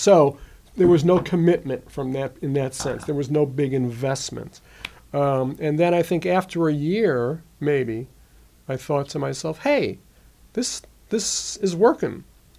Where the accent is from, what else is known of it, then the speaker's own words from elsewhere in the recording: New York, United States; you know, I grew up in the New York area.